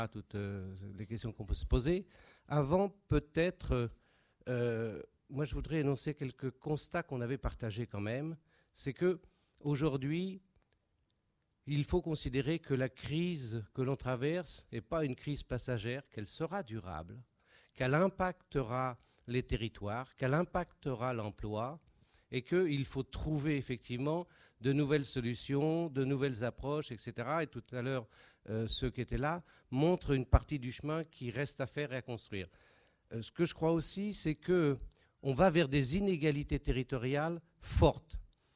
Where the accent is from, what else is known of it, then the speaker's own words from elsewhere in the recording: Paris, Île-de-France, France; moi je viens de Paris où j'ai fait toute ma vie professionnelle. J'étais donc un peu hors sol et en venant dans la Drôme, je me suis remis un petit peu sur un territoire.